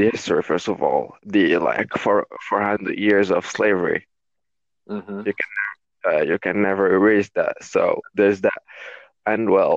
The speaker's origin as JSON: {"language": "English", "country": "Morocco", "said": "well, as I said, I'm from Africa. I'm from Morocco."}